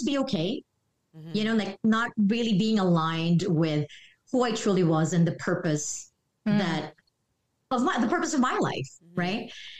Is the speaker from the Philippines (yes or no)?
yes; Philippines; you know, we're a Filipino. So of course we're going to have karaoke on stage.